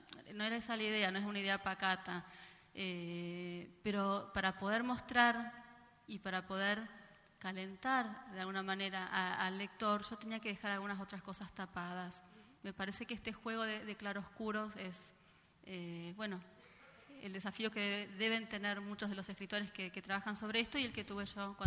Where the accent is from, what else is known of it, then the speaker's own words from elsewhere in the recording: Buenos Aires, Argentina; Yo nací y crecí en Buenos Aires.